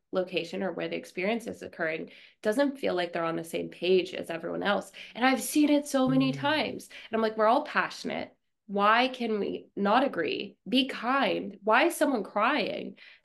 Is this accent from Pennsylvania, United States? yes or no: yes; Pennsylvania, United States; I'm from Pennsylvania originally, actually.